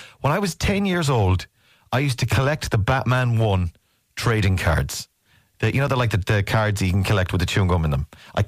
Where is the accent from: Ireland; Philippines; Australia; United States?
Ireland; And because I'm Irish, I've got that thick pride of like, no